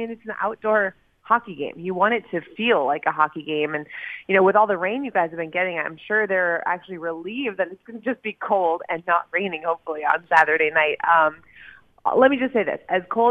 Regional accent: Minnesota, United States; And again, I'm from Minnesota. Everyone's like, you should be used to it.

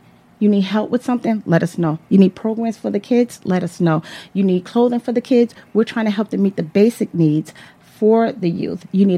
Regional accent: New Haven, Connecticut, United States; I grew up in New Haven, and so there are sometimes when I walk in a home, I know a lot

